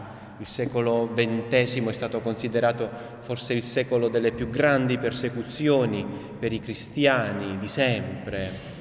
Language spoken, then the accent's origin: Italian; Southern Italy, Italy; io provengo dal Mezzogiorno d'Italia